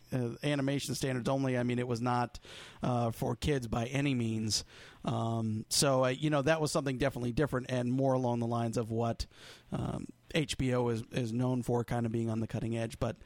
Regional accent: Cleveland, Ohio, United States; Well, my personal favorite, my hometown team, the Cleveland Browns

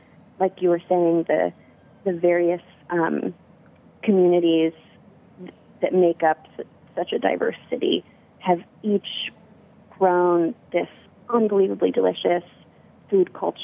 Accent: Berkeley, California, United States; It's funny, I was born in Berkeley and grew up here.

